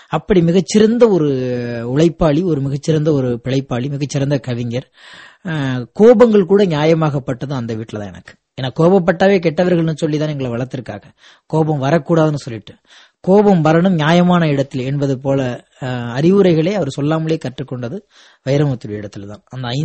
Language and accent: Tamil; Pudukariyapatti, Tamil Nadu, India; சராசரி இந்திய சராசரி விவசாய குடும்பத்தில் என்னுடைய குடும்பமும் ஒன்று. நான் இப்ப சொந்தமா பிறந்த என்னுடைய சொந்த ஊர் வந்து தஞ்சாவூர் மாவட்டத்தில் புதுக்கரியப்பட்டிங்கிற ஒரு கிராமம்.